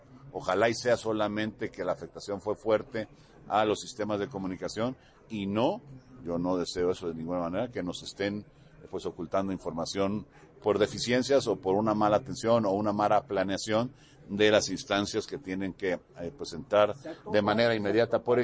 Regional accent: Veracruz, Mexico; Yo vengo de un estado de Veracruz donde es el estado con mayor número de incidencias al año, siempre, cada año, por fenómenos naturales.

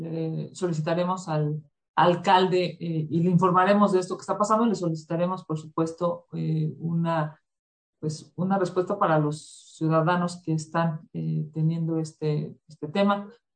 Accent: Mexico City, Mexico; Yo soy de aquí de la Ciudad de México y llevo más de 20 años haciendo política

